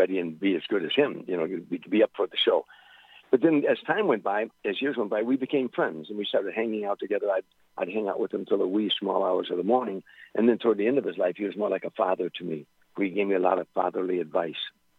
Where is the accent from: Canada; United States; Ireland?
United States; Harvey, Illinois; He was a kid from Hoboken in New Jersey, and I was a kid from Harvey, Illinois. And that's what we talked about, the neighborhood growing up, parents, those things.